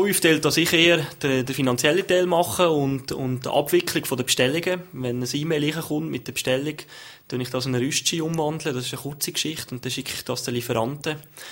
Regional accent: Valais, Switzerland; meine Wurzeln sind zu Wallis

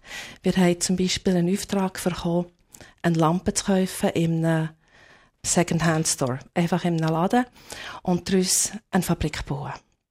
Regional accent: Bern, Switzerland; accent: Bernese German; first language Bernese German; now in Canada

